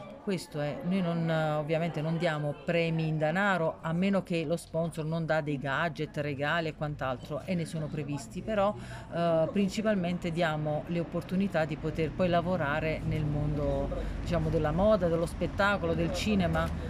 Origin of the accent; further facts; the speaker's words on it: United States; io personalmente sono anche americana